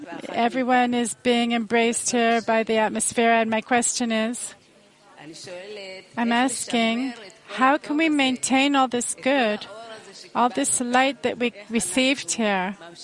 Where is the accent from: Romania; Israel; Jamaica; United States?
Israel; Zikhron Ya'akov, Haifa District; from Zichron.